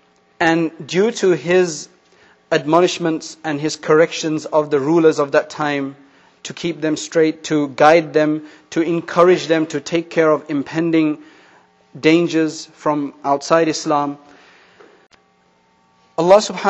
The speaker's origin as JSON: {"language": "English", "region": "England", "country": "United Kingdom", "tie": "born there", "said": "I'm from an Indian-Pakistani background. My parents are from India. I was born in England."}